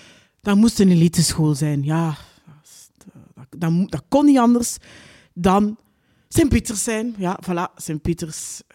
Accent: DR Congo; ik ben geboren en getogen in Congo. Vroeger noemde dat Zaïre en Mobutu was president. En mijn vader was coöperant voor de Belgische staat

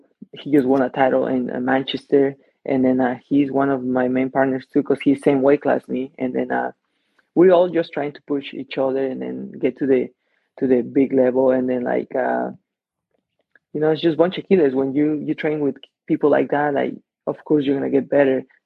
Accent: Mexico; now in United States; And then it was like I was coming straight from Mexico, and then I just had like striking and some jiu-jitsu, but I didn't know anything about like wrestling. And then I mean, we have Lucha Libre, you know, in Mexico, but that's totally different

